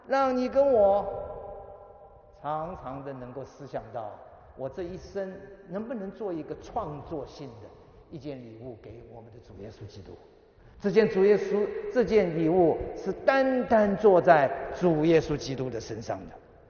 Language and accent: Chinese; United States; 今天我由美国来到了德国